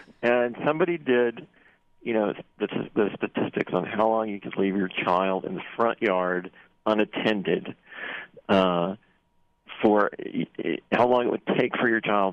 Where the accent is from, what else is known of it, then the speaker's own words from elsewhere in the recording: Louisiana, United States; I'm from Louisiana